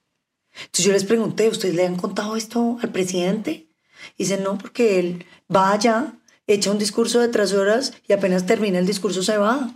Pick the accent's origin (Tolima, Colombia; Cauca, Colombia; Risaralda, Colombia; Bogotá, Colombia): Cauca, Colombia